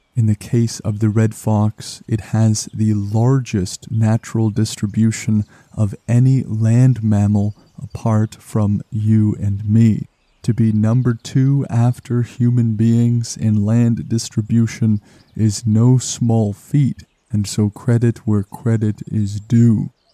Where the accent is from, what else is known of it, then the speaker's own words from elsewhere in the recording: Canada; CanadianGeographic.ca, which as a Canadian I must say is a great website